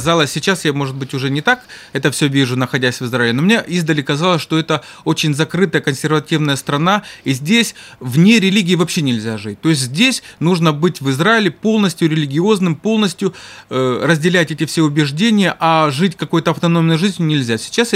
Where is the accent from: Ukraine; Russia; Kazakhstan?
Ukraine; Kharkiv, Kharkiv Oblast; born there; first language Russian; Значит, я родился на Украине, сейчас правильно говорить, в Украине, ну, скажем, в Харькове.